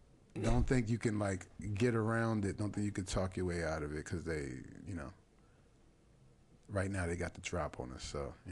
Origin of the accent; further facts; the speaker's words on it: Philadelphia, Pennsylvania, United States; born there; Specifically, I was born in Logan, which is a section within Northern Philadelphia, 15th Street.